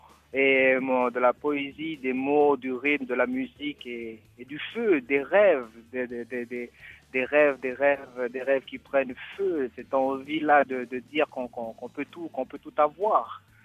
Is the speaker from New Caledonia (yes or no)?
yes; New Caledonia; Vous savez, quand on vient de Nouvelle-Calédonie, souvent l'horizon est très très très très court pour nous.